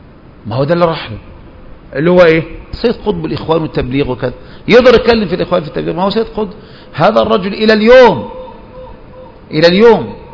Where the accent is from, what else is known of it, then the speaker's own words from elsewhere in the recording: Upper Egypt, Egypt; في إحنا عندنا في الصعيد الصعيدة دول